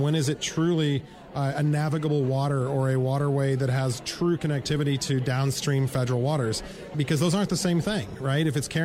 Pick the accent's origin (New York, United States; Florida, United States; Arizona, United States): Arizona, United States; So I'm from Arizona, and I can tell you I started my career as a ranch broker